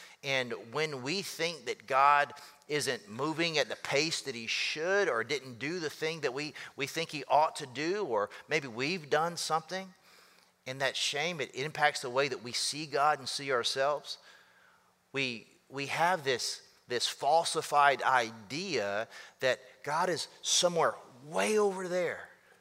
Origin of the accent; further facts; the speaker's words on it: the South, United States; I'm from the South, so we would call this a butt whooping.